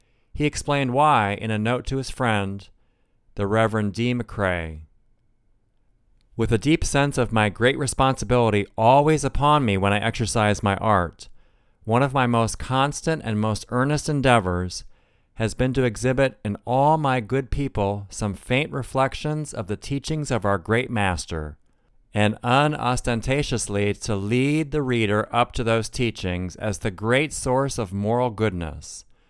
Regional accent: Ohio, United States; Case Western Reserve University in my home state of Ohio

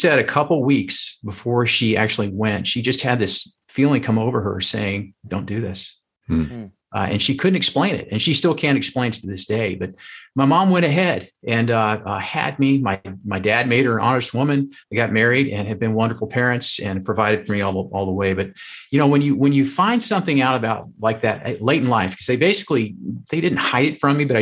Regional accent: Colorado, United States; I love to ski. I grew up in Colorado.

